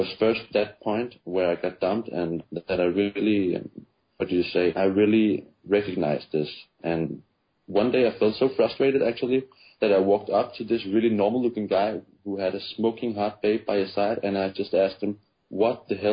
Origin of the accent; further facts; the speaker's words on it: Denmark; I'm from Denmark, by the way. I'm from Denmark.